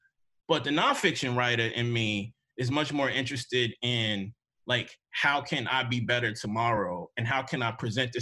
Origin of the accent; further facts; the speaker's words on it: Mississippi, United States; Conversely, because I'm from Mississippi, I'm also wondering what happens if these like, you know, white supremacist regionalists actually stop being white supremacist regionalists